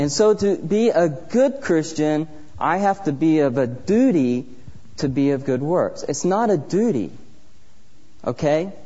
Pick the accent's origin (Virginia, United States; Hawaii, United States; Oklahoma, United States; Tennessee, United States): Oklahoma, United States; I'm from Oklahoma, and I tell you right now, if I was standing right here by a farmer of Oklahoma and saying, look at the field